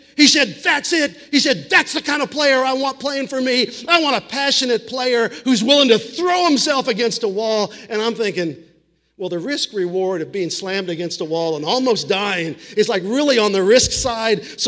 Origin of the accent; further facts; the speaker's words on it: Springfield, Missouri, United States; And I grew up in Springfield, Missouri, going to a lot of Pentecostal charismatic services.